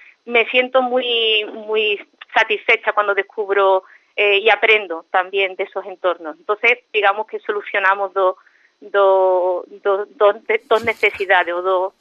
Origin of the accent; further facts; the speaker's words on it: Madrid, Community of Madrid, Spain; born there; somos un poco mitad andaluces, mitad extremeños y yo nací en Madrid.